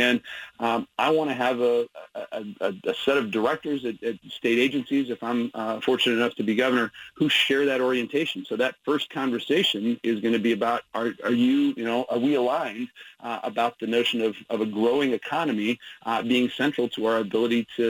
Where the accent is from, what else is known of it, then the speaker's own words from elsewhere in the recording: Idaho, United States; I was raised in Idaho